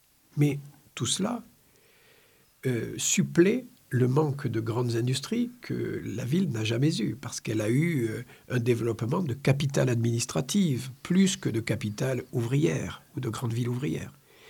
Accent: Montpellier, Occitanie, France; born there; Moi, j'y suis pour rien si je suis né à Montpellier.

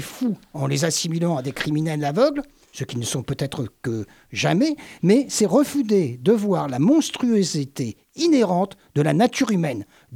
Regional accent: France; je n'avais pas le droit, parce que je suis français

